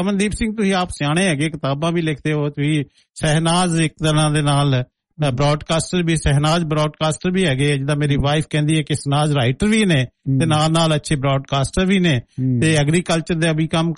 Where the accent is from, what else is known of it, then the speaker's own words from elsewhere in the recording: Punjab, India; ਤੇ ਮੈਂ ਨਾਨਕੇ ਰਹਿੰਦਾ ਆਪਣੇ, ਵੈਸੇ ਸਾਡਾ ਪਿੰਡ ਨਕੋਦਰ ਦੇ ਕੋਲ ਹੈਗਾ, ਤੇ ਉਹਨਾਂ ਦੇ ਪਿੰਡ ਦੇ ਕੋਲ ਸਾਡੇ ਨਾਨਕਿਆਂ ਦਾ ਪਿੰਡ ਸੀ, ਮੈਂ ਨਾਨਕਿਆਂ ਦੇ ਰਹਿੰਦਾ ਸੀ ਮਹਾਜਨ